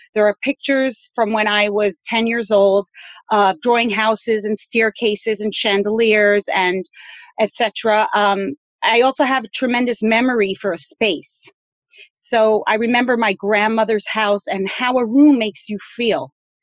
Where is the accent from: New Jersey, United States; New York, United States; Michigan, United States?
New York, United States; Brooklyn; And then I grew up in Crown Heights, Brooklyn, which is a Chabad community.